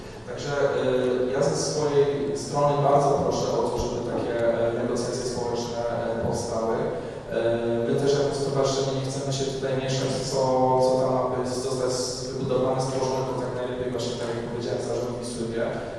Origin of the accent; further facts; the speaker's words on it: Kraków, Lesser Poland, Poland; na Błoniach i zawsze to miejsce kojarzyło mi się z zielenią, z przestrzenią